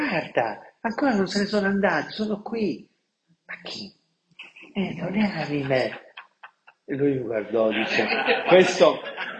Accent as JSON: {"language": "Italian", "town": "Pontecagnano", "region": "Campania", "country": "Italy", "said": "Io sono da Ponte Cagnano, mi sono preparato."}